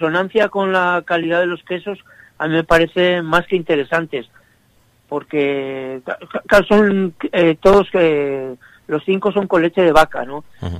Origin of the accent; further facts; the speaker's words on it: Spain; now in France; hay cosas que yo pensaba que en mi país, en España, estaban prohibidas